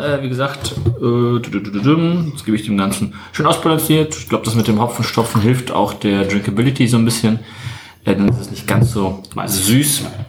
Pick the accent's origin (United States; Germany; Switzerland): Germany; North Rhine-Westphalia; komme aus dem Ruhrgebiet